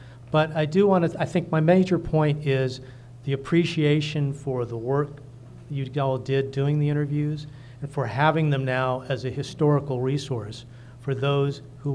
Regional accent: Ukiah, California, United States; from Ukiah.

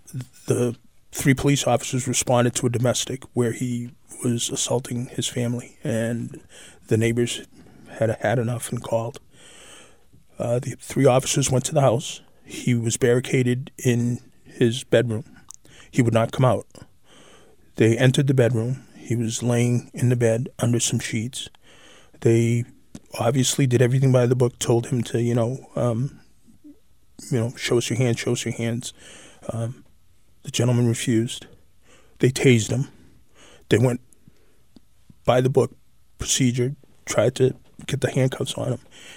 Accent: Manchester, New Hampshire, United States; Like I said, I grew up in Manchester for 50 years.

